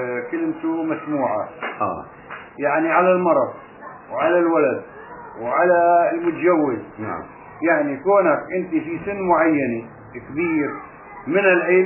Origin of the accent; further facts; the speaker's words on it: Palestine; moved away; وتم هذا الكلام متعارف عليه حتى لبعد ما طلعنا من فلسطين.